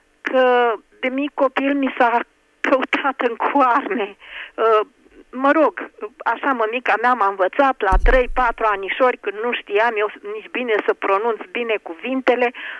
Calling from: Piatra Neamț, Neamț County, Romania; din Piatra Neamț. Atât de rar pot să iau legătura cu dumneavoastră de pe telefonul meu fix din Piatra Neamț, că la Iași mi-e mai greu.

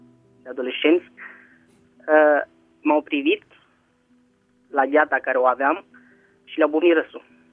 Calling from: Constanța, Constanța County, Romania; sunt din Constanța.

